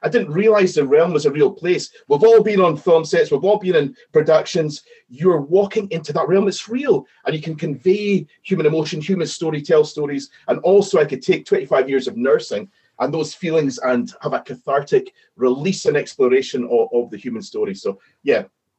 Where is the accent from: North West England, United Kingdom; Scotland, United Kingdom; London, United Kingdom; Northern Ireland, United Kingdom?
Scotland, United Kingdom; I think being Scottish, the sort of train spotting line, it's shite being Scottish. I related to that in the 90s.